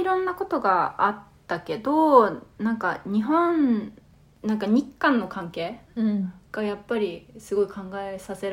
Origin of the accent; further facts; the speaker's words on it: South Korea; 自分たちの韓国人としてのアイデンティティとしてでかい部分をみんなにシェアしたいと思って